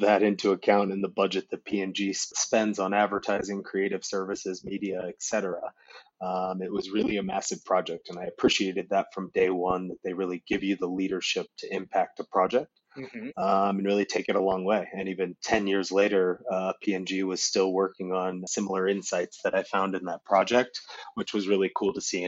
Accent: Indiana, United States; I'm originally from Indiana, where my mom has kind of dealt with a condition her entire life

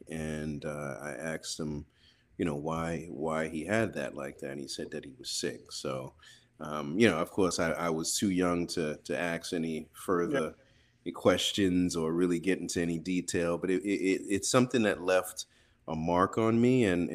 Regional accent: Long Island, New York, United States; also born or lived in Brooklyn; and grew up in born in Brooklyn and grew up in Long Island, New York.

